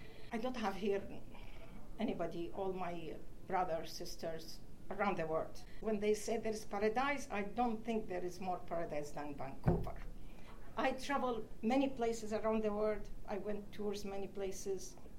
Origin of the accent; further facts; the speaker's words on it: Baghdad, Baghdad Governorate, Iraq; English is a second language; moved away as an adult; I came from Iraq in 1997. I born in Baghdad, came from a very educated family.